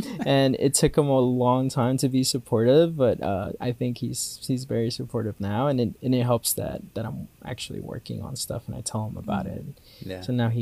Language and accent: English; Guatemala; English is a second language; moved away; Like, I didn't speak much English. I used to fail English, actually. In Guatemala, I had English classes, and it used to be my worst course.